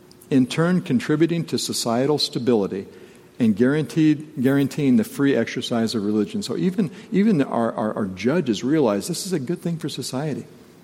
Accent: Texas, United States; I grew up in Texas, and they had blue laws, Sunday blue laws.

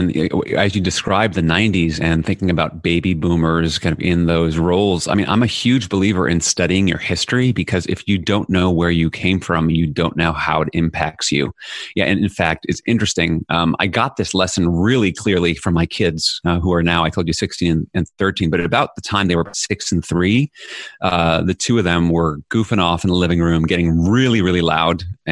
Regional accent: New York City, New York, United States; growing up in New York City in the 1970s and 80s was, wow, my experience at home was so different from the experience at school or at my friends' houses.

